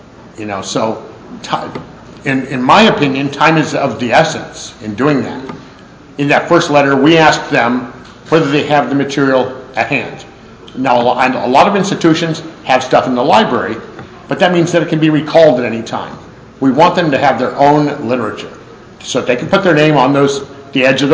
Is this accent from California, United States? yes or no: yes; California, United States; I'm an addict from the San Fernando Valley area, Southern California.